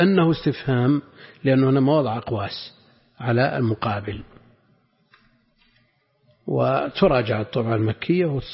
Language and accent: Arabic; Najd, Saudi Arabia; لا سيما عندنا في نجد أكثر، يمكن حدود 10 نسخ